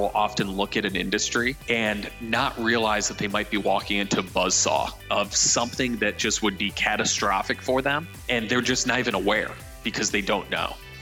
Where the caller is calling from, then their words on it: Covington, Kentucky, United States; So I am tuning in from across the river, the Brooklyn of Cincinnati, which is Covington, Kentucky, at Braxton Brewing right now.